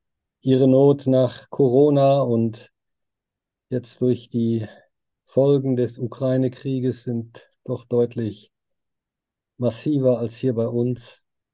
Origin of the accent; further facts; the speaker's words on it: Hattingen, North Rhine-Westphalia, Germany; herzliche Grüße auch aus meiner Heimatgemeinde hier in Hattingen an der Ruhr, Ennepe-Ruhr-Kreis